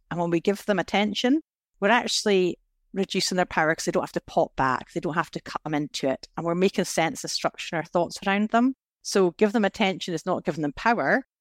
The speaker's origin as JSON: {"language": "English", "region": "Scotland", "country": "United Kingdom", "tie": "born or raised there", "said": "I was brought up in Scotland in the 1980s"}